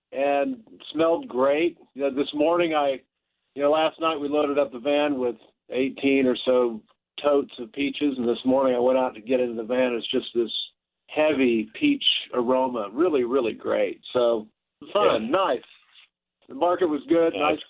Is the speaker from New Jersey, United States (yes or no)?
no; Overland Park, Kansas, United States; So despite the fact that I grew up in Overland Park in the suburbs, I've always had a real interest in that.